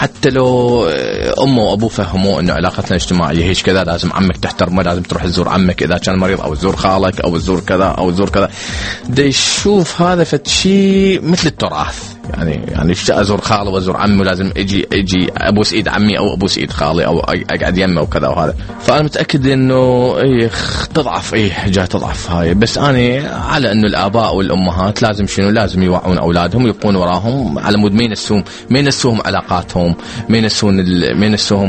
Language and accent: Arabic; Iraq; now in Netherlands; طبعا الشباب هذا البلد ما عندهم هذاك الارتباط مثل ما احنا عندنا بالعراق،